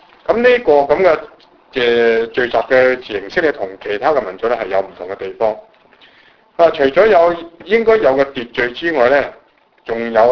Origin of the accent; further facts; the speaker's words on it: China; 其实这个这样的现象呢好像跟我们中国人差不多啦